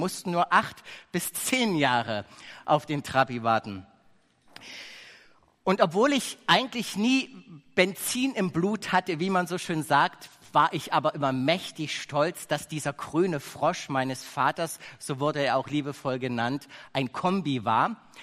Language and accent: German; Dresden, Saxony, Germany; ein Kind der ehemals russischen Besatzungszone. Und ich bin im Osten groß geworden, im Osten von Deutschland. Und mir werden einige Erinnerungen an meine Kindheit unvergessen bleiben, wenn ich daran denke, wie wir als Familie immer von Dresden aus